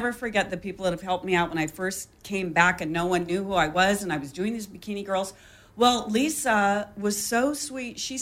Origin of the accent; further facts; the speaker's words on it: Laguna, California, United States; I grew up in Laguna back in the 60s, and my parents were involved in art here and blah, blah, blah, blah, blah. But I was gone for about 20 years.